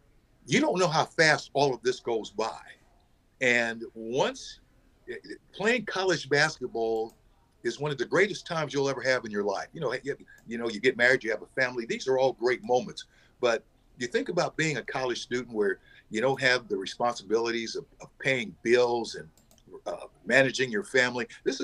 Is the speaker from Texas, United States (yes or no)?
no; Denver, Colorado, United States; I grew up in Denver and, you know, we played obviously in California